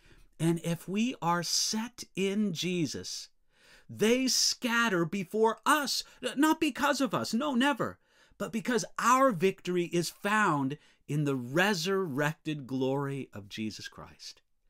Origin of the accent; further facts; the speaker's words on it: United States; but I'm an American. I'm going to relate it to American history.